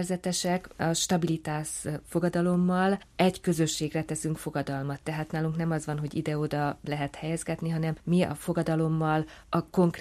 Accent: Szombathely, Vas, Hungary; born there; Magyarországon Szombathelyen születtem, még a kommunizmus ideje alatt. És akkor még se kolostor nem volt, semmi nem volt. Titokban mentünk templomba

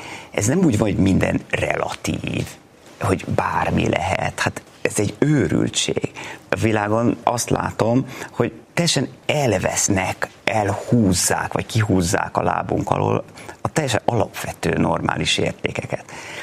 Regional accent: Vác, Pest, Hungary; born there; Egy helyre lehet születni, én Vácon születtem, magyarnak.

